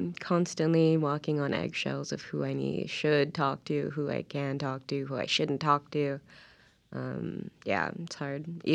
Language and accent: English; Chiloquin, Oregon, United States; Even now, like when I go back to Chiloquin, I'm from the Klamath Indian old reservation, Chiloquin, mm-hmm. Oregon.